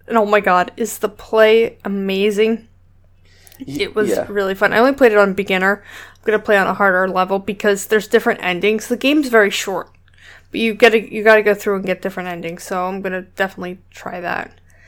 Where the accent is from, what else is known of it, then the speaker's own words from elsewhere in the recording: Hawaii, United States; So they actually put Pacific Islander, as I'm Hawaiian, so I was really excited to play a Pacific Islander.